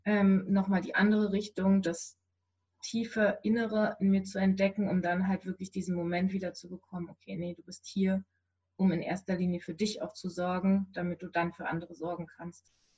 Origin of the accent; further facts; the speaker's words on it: Berlin, Germany; also wir haben ein ganz tolles Gartenhaus am Rande von Berlin, beziehungsweise ist noch Berlin